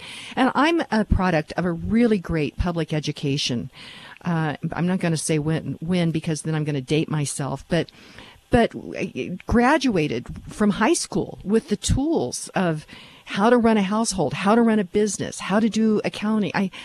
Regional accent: Kansas, United States; I'm from Western Kansas, so I really like farmers.

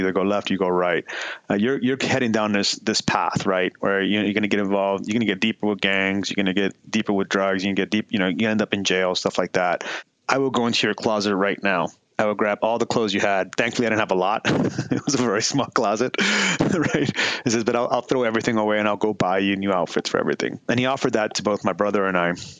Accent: Miami, Florida, United States; And I was raised down in South Florida, in Miami, and I was raised in Little Havana.

